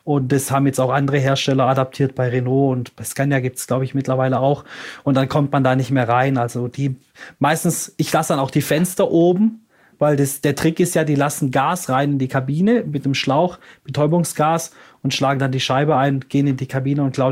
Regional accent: Baden-Württemberg, Germany; als Schwabe

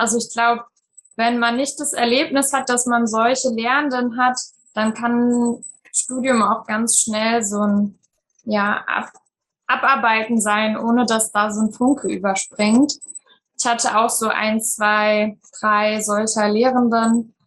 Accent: East Germany, Germany; Ich bin in der DDR noch geboren und dann in Ostdeutschland aufgewachsen.

